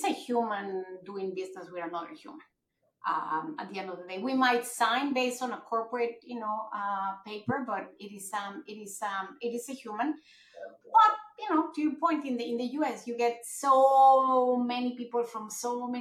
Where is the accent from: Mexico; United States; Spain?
Mexico; also born or lived in Japan; I was born there, but I grew up in Mexico in a Japanese school. So sometimes I'm not like the most Mexican.